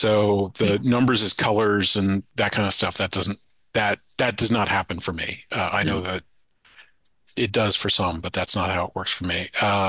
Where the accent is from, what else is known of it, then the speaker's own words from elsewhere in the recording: Charlottesville, Virginia, United States; Well, born and raised in Charlottesville, Virginia, as I'd mentioned on the pre-call, that's where I am right now.